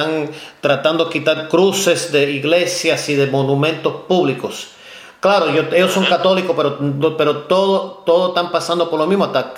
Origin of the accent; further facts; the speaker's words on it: the North, United States; born there; no soy puertorriqueño, soy cubano y español de sangre, aunque nací en el norte de los Estados Unidos